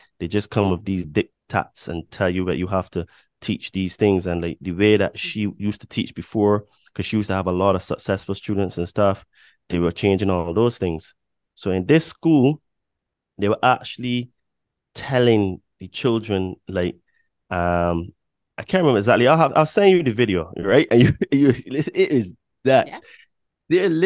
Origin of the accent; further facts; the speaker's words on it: Barbados; born there; I'm 41, right? So, and I was born in Barbados.